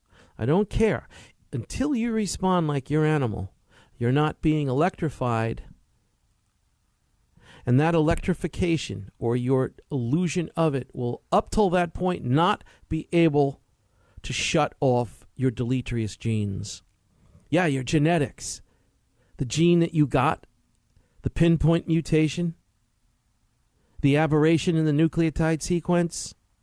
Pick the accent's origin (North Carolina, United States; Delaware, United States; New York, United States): New York, United States; I'm a New Yorker, you know, like Judge Jeanine. I'm a New Yorker. We don't talk poetry.